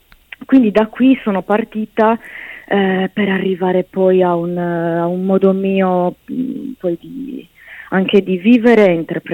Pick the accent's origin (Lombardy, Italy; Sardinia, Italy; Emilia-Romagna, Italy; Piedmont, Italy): Sardinia, Italy; Sì, dal sud Sardegna, vicino in provincia di Cagliari